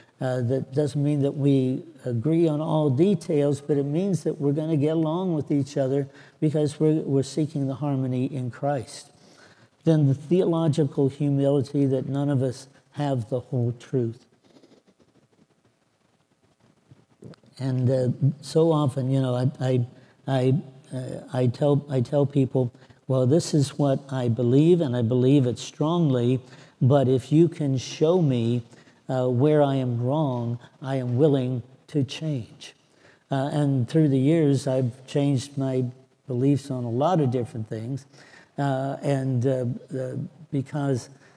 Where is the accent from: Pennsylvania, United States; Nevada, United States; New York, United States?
Pennsylvania, United States; I grew up in Western Pennsylvania Alliance